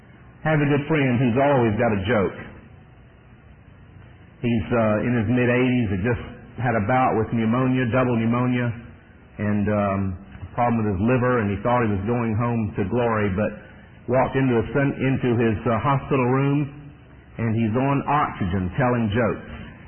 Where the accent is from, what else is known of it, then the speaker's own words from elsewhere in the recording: Fairburn, Georgia, United States; Now, we were raised in Fairburn, Georgia, a little town southwest of Atlanta.